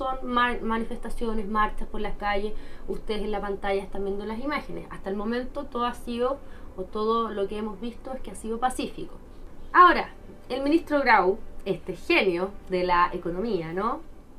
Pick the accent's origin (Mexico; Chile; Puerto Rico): Chile; Encuentran que somos simpáticos los chilenos